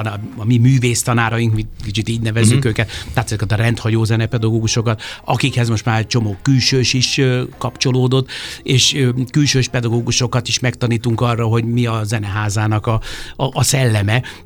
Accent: Budapest, Hungary; ilyen ős budapesti gyerek vagyok

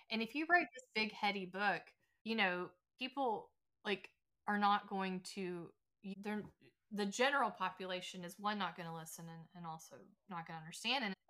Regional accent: Georgia, United States; I'm from Georgia, from two parents who didn't finish college

